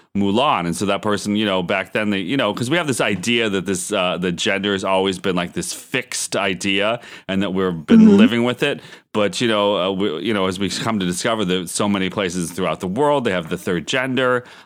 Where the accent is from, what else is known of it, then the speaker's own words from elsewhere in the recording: Pennsylvania, United States; But you know, I grew up in Pennsylvania, you know, several hours from Hershey, PA